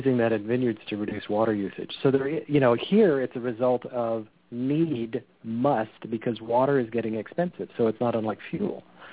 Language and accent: English; California, United States; I grew up near the Salinas Valley watching what they've had